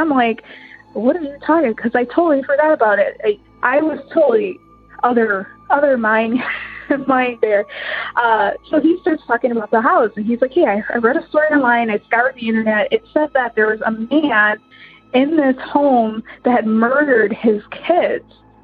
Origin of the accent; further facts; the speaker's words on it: Illinois, United States; I am from Illinois.